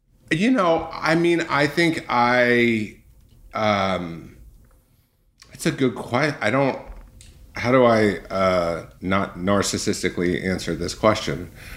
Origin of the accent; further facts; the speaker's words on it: California, United States; But my background is, I grew up in Orange County.